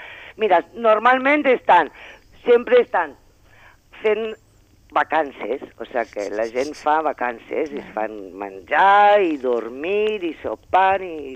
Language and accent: Catalan; Madrid, Community of Madrid, Spain; Catalan is a second language; Jo sóc de Madrid, sí.